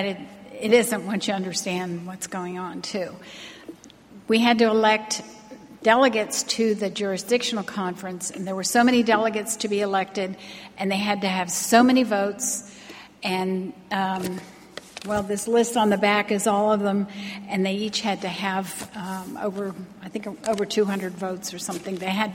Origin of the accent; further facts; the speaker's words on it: Baltimore, Maryland, United States; the first church is in my hometown of Baltimore